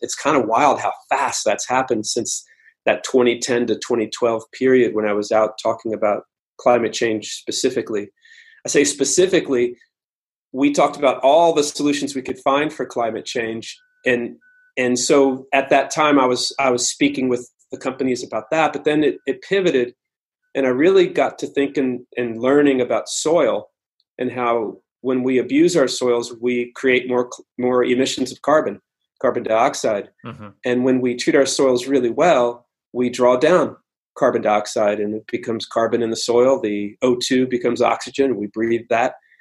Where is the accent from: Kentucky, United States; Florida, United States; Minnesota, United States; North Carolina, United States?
Kentucky, United States; Louisville; also born or lived in Los Angeles; I'm from Louisville.